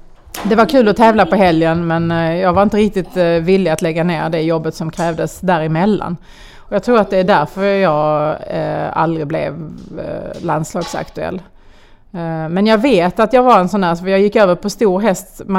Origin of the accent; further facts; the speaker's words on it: Falsterbo, Skåne, Sweden; Jag är uppväxt nere i Skanö Falsterbo som ligger så långt sydväst man kan komma i det här landet.